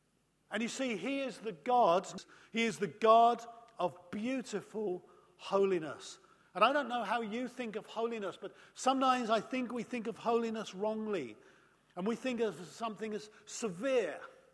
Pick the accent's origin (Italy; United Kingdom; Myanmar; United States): United Kingdom; well, I'm a Brit.